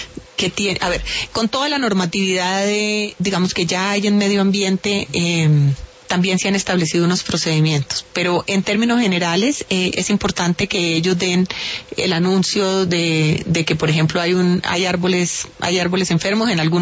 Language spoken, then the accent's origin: Spanish; Valle del Cauca, Colombia; yo pues soy del Valle del Cauca y crecí conociendo el chamán de Guacarí